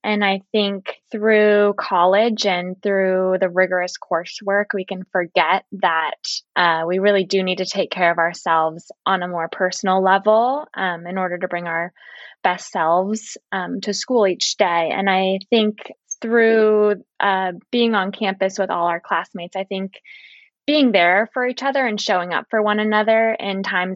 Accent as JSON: {"language": "English", "region": "California", "country": "United States", "said": "I am originally from the Bay Area."}